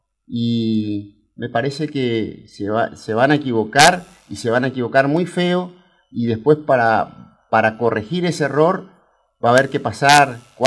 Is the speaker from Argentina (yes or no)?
yes; Santo Tomé, Argentina; que estoy en mi pueblo haciendo una huerta, que me estoy esforzando. Y la verdad, acá en Santo Tomé, yo conozco un montón de gente que hace eso.